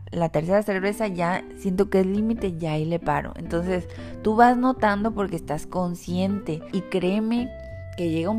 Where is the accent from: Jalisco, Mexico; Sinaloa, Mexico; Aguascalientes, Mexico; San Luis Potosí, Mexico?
Sinaloa, Mexico; Mazatlán; Por mi niñez aquí en Mazatlán.